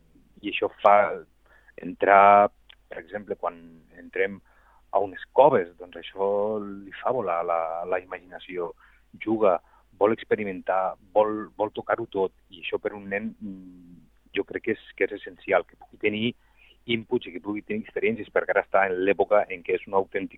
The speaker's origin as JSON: {"language": "Catalan", "region": "Catalonia", "country": "Spain", "said": "aquí tots som de Catalunya"}